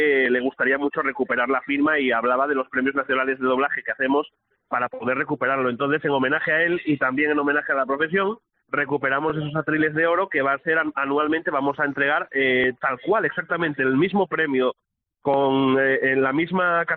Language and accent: Spanish; Asturias, Spain; yo como buen asturiano que soy amante de la tierrina